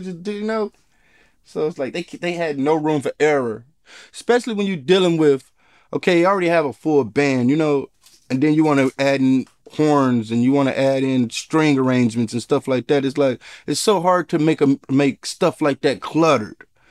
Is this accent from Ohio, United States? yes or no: no; Detroit, Michigan, United States; growing up in Detroit, it almost have like a Motown feel to me.